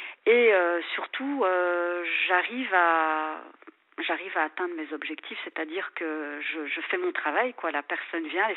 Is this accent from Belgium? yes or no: yes; Belgium; du fait que je venais de Belgique, on n'a pas trop donné